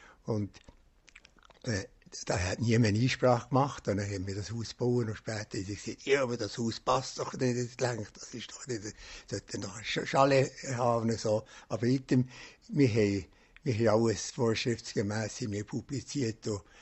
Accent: Lenk, Bern, Switzerland; Ja, ich bin an der Lenk aufgewachsen. Ich habe die meiste Zeit hier an der Lenk verbracht.

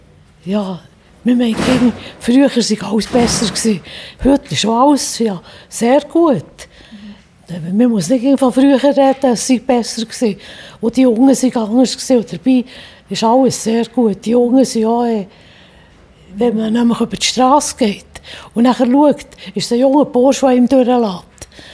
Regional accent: Biel, Bern, Switzerland; also born or lived in Lenk / Erlenbach / Buswil; Aufgewachsen bin ich ein bisschen überall. In Biel, und nachher mein Vater war bei der Polizei gewesen, und dann waren wir in der Lenk gewesen, und dann von Lenk auf Erlenbach.

